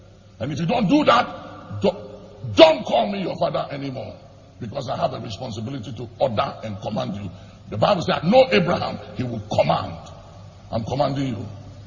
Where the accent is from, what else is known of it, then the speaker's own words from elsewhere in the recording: Ghana; I am a Ghanaian, and I thank God that I was born a Ghanaian, and I will remain a Ghanaian till the coming of the Lord.